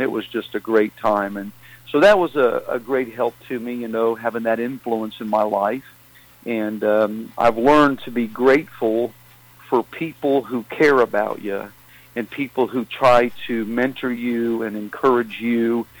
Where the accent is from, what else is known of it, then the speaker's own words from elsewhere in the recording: Marion, Ohio, United States; also born or lived in Tennessee; I was born in Tennessee, but we moved to Ohio there to Marion when I was I'm not sure how old I was, but I know we were there in 1962 because my brother was born in Marion